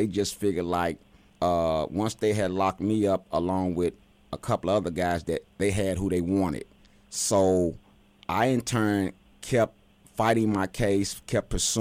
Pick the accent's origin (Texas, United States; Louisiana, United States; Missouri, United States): Missouri, United States; St. Louis; Well, I'm from St. Louis, but the case happened in Mobley.